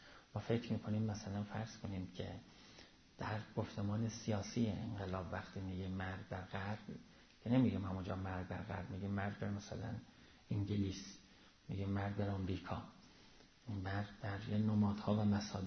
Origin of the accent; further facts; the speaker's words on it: Iran; خب ما همه ایرانی هستیم و کل عمرمون هم ایران بودیم